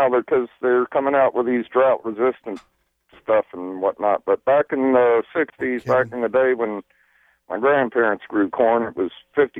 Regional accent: Texas, United States; also born or lived in Arkansas; All over, but most of my time was spent in Texas and Arkansas.

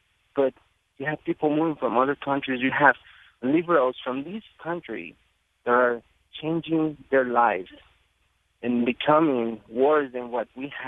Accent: Mexico City, Mexico; now in United States; I'm from Mexico City. I'm an immigrant, too. I came to the United States and became a citizen about 3 years ago.

